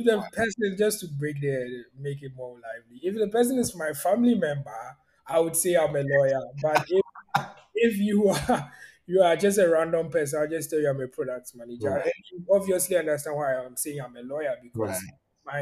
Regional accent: Ghana; if you live in Africa, for example, I'm Ghanaian

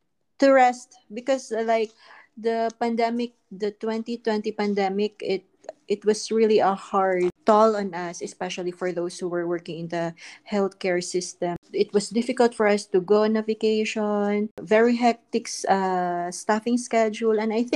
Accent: Philippines; moved away; Yeah. Mabuti. From Philippines. I've been here from like 2014 for 8 years already, so pretty much a long time to be here.

